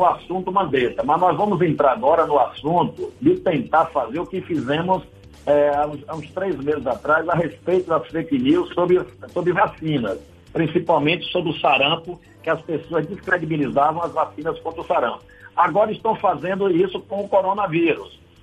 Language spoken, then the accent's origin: Portuguese; Coração de Maria, Bahia, Brazil; numa zona rural, numa fazenda que eu tenho lá na cidade de Coração de Maria, minha terra natal